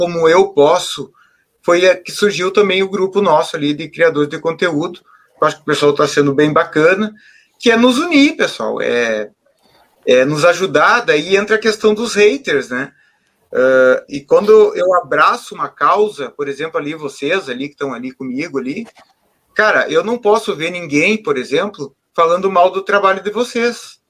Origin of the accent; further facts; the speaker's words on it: Rio Grande do Sul, Brazil; eu sou gaúcho, gremista.